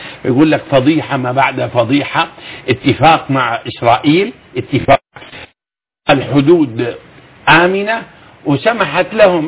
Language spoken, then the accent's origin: Arabic; Damascus, Damascus Governorate, Syria; وليست شهادتي كسوري أنا شامي